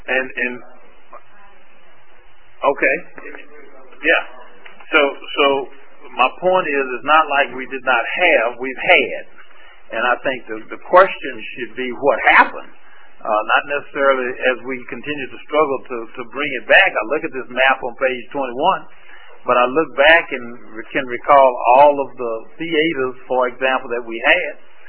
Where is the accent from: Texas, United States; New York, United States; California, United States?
Texas, United States; Dallas; being from here, born and raised in South Dallas, graduating on into Oak Cliff. I've been here all my life, born at the old Parkland Hospital, Journey Telephone, on Maple.